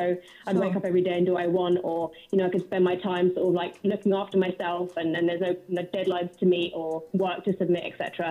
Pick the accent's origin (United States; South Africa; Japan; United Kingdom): United Kingdom; Brighton, South East England; also born or lived in Nottingham; now in London, United Kingdom; I was born and raised in Brighton and then went to uni in Nottingham.